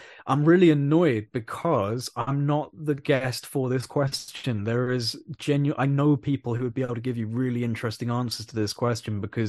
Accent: United Kingdom; for one, I'm British.

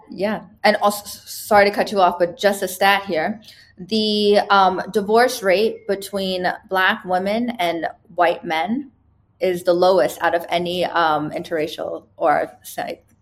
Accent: United States; I'm Puerto Rican, Filipino, and Turkish, but I'm very American.

